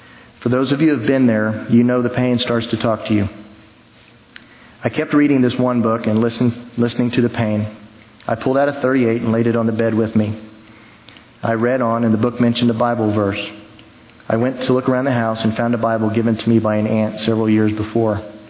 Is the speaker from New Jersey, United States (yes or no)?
no; San Antonio, Texas, United States; I was raised in San Antonio by my parents until the age of 6, when my father, who was in the Army, went to Vietnam for a year.